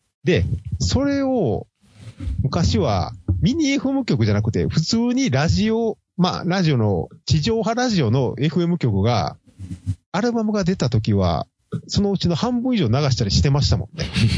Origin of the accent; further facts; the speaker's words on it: Kansai, Japan; あくまで僕ら関西人なんで関西中心のネットラジオです